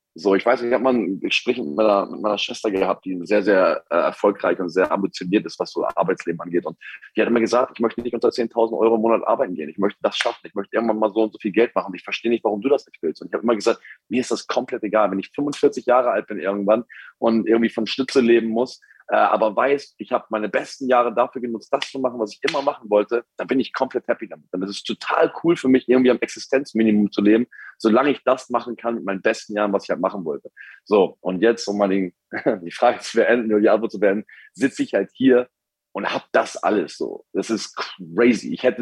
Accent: Hamburg, Germany; ich komme aus Hamburg.

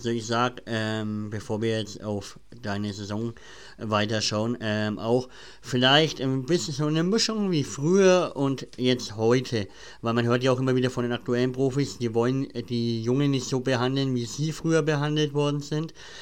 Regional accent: Schwabach, Bavaria, Germany; ich bin ja aus Nürnberg-Ecke, Schwabach da.

